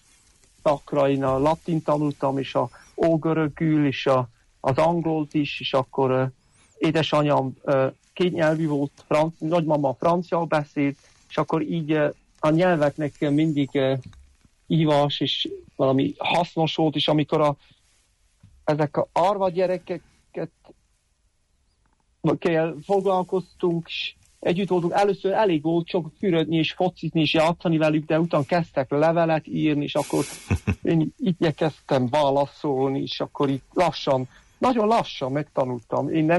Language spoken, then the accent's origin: Hungarian; Bern, Switzerland; Hungarian is a second language; Igen, én Svájcban születtem 72-ben, két testvér mellett a legkisebb vagyok. Bern mellett nőttem fel, jártam Bernbe is, liceumba, egyetembe